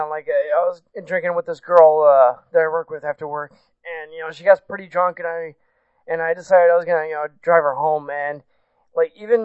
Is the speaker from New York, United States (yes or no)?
no; Bloomington, Indiana, United States; I'm from Bloomington, Indiana.